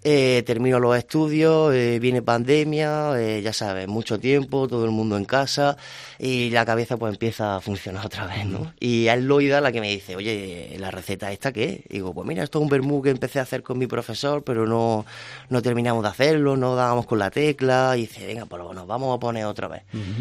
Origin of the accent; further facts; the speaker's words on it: Jaén, Andalusia, Spain; todas las personas que vivimos y somos de Jaén, tanto en Jaén como en los 97 municipios que lo componen